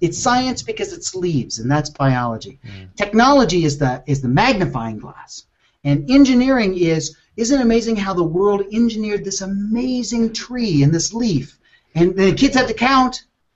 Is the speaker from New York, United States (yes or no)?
no; Colorado, United States; It's not just because I'm from Colorado, right?